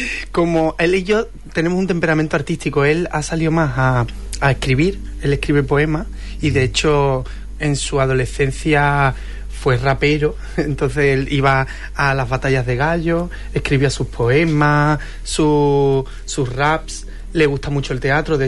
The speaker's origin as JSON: {"language": "Spanish", "town": "Huelva", "region": "Andalusia", "country": "Spain", "said": "Huelva, yo para mí es una de las ciudades, para mí es mi tierra prometida."}